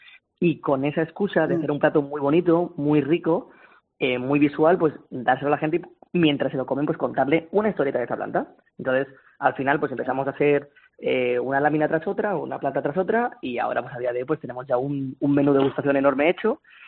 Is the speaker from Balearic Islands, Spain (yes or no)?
no; Madrid, Community of Madrid, Spain; Porque yo soy de Madrid